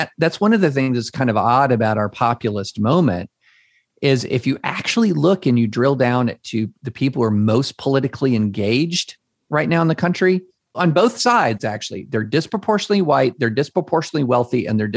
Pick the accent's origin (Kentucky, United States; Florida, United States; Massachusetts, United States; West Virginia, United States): Kentucky, United States; Georgetown; So I grew up in Georgetown, Kentucky at the time. Now you guys know Georgetown is a pretty big town. It's got a huge Toyota plant.